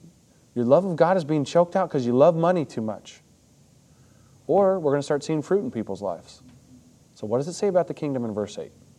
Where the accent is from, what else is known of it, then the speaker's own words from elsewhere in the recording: Little Rock, Arkansas, United States; Great. I'm from Little Rock. That's awesome.